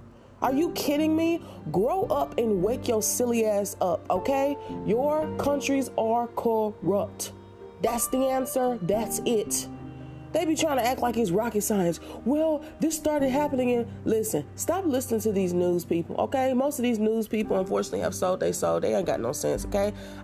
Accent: United States; So when I was a child, okay, I was born and raised in America, okay?

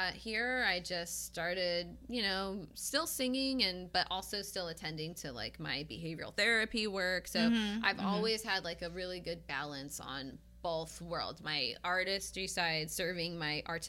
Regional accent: California, United States; moved away as an adult; now in New York, United States; Born and raised in Cali.

